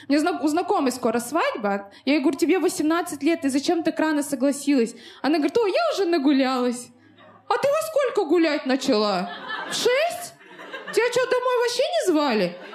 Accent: Kazakhstan; И я говорю, так я ж казашка.

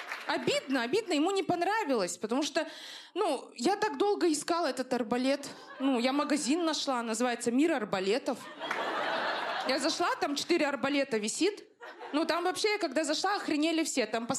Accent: Chelyabinsk Oblast, Russia; born there; я родилась не в Москве, а в какой-то деревне под Челябинском. Но недавно осознала всю прелесть того, что я не москвичка.

